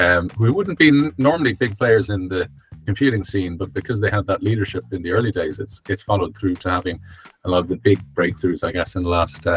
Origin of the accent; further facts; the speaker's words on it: Ireland; now in Stockholm, Sweden; I live in Stockholm, I'm originally from Ireland.